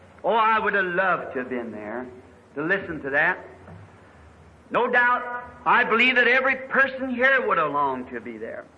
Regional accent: the South, United States; I'm a Southerner, slow to begin with.

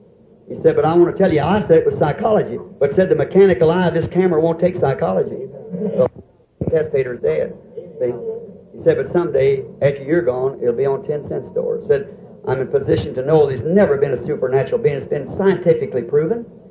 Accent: Ireland; All my people are Catholic. I'm an Irishman. And all my people are Irish Catholic.

